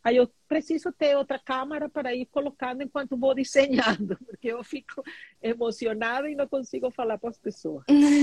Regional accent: Venezuela; also born or lived in Brazil; soy venezolana, viví muchos años en Brasil

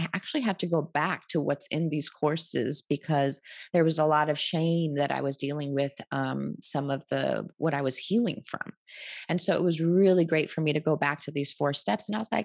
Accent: New York City, New York, United States; moved away; that was the big thing when I left New York. My identity was, I'm a New Yorker and I'm the founder of this nonprofit.

